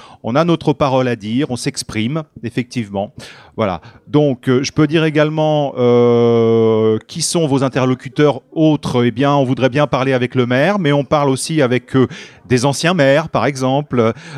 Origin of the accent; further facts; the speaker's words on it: Évreux, Normandy, France; quand on va à Paris, ben, c'est, si on dit qu'on vient d'Evreux, ça peut être c'est perçu comme un quartier sensible.